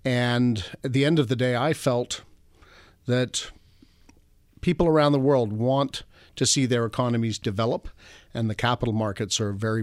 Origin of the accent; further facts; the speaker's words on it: Toronto, Ontario, Canada; born there; I was born in Toronto